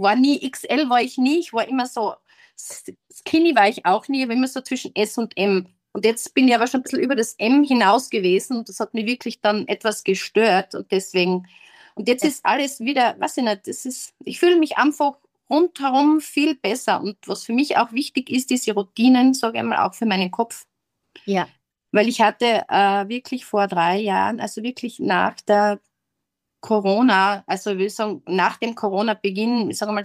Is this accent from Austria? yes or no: yes; Wolfsberg, Carinthia, Austria; ich bin ja aus Wolfsberg